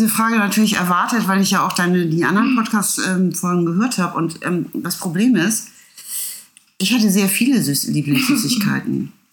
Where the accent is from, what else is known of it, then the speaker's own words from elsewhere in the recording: Hamburg, Germany; Ich bin nämlich in Hamburg geboren und aufgewachsen